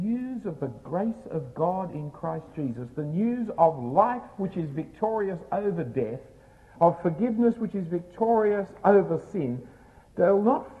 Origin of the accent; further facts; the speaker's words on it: Australia; I was born as an Australian. I have certain penalties as a result.